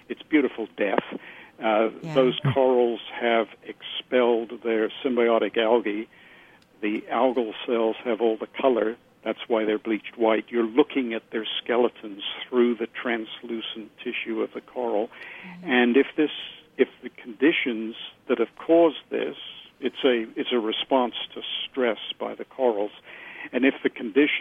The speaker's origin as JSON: {"language": "English", "country": "Canada", "said": "Right. I am a Canadian."}